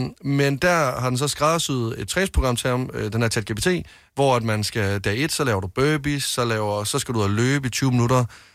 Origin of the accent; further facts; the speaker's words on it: Varde, Region of Southern Denmark, Denmark; mine venner, der boede hjemme i Varde.